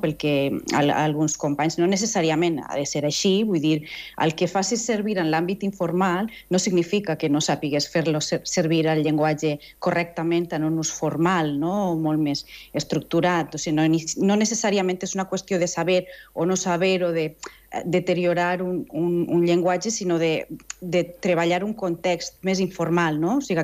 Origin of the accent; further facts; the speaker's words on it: Valencian Community, Spain; Jo soc valenciana